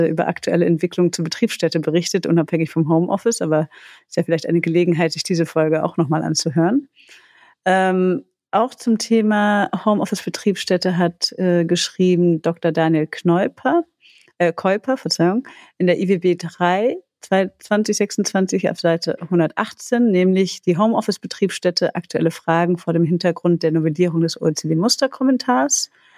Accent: Rhineland, Germany; Ich mache mir wahrscheinlich gleich unbeliebt, wenn ich es sage, auch als Rheinländer.

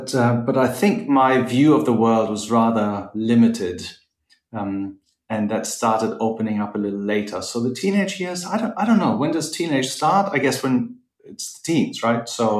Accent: Northern Germany, Germany; I come from Northern Germany. I grew up in a loving family

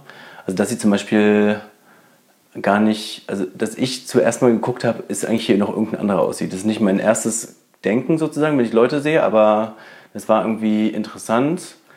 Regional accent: Berlin, Germany; born there; ich bin auch in Berlin geboren.

